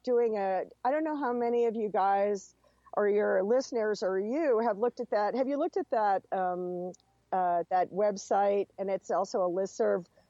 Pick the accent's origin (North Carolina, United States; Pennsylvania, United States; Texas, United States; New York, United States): New York, United States; From being a New York girl growing up in Manhattan. I lived on East End Avenue, and I used to look across the East River at Queens